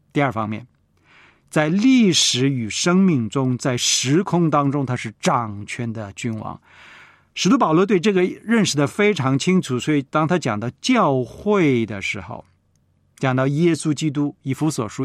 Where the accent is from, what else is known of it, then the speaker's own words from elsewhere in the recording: China; 我们是中国人，我们也是天国的子民